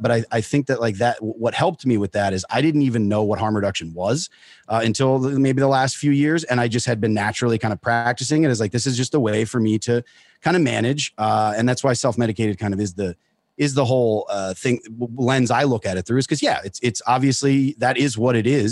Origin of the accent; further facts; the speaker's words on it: Pennsylvania, United States; So from I'm from Pennsylvania and kind of post industrial.